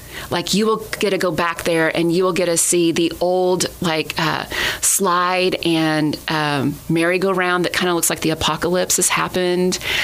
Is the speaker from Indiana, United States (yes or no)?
yes; Indiana, United States; now in Owensboro, United States; that's typically when people find out I'm from Indiana. Well, that, and I don't have an accent, but and I say Frederica.